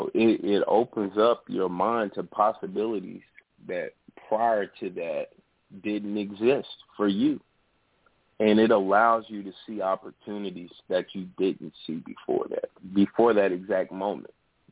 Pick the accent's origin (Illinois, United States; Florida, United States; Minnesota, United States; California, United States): Illinois, United States; When I got old enough to drive, my father, you know, I'm from Central Illinois, my father would send me to neighboring cities on weekends.